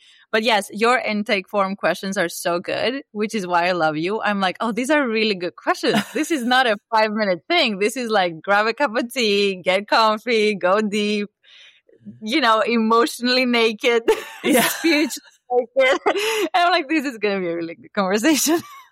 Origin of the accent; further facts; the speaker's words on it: Greece; first language Greek; English is a second language; so I studied psychology, which in Greek, my native language, means the science of the psyche.